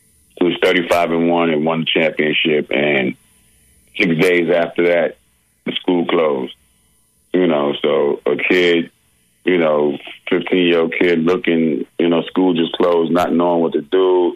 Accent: New York, United States; Yes, it was, you know, growing up in New York, the Catholic school was one of the hardest divisions and one of the top divisions in the country, you know.

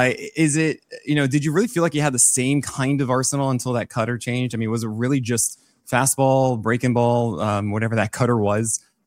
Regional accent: Brooklyn, New York, United States; I'm from Brooklyn. I like to say that I'm a Yankee fan because I want to be happy in life.

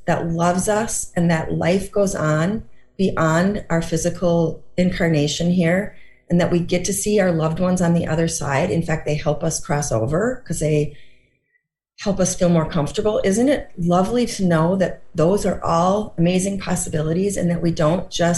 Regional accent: Minnesota, United States; Well, I'm from Minnesota. 50 degrees? That's a lovely day.

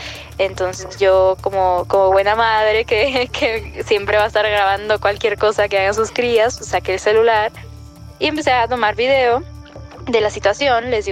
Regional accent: Lima, Peru; yo soy de Lima, Perú

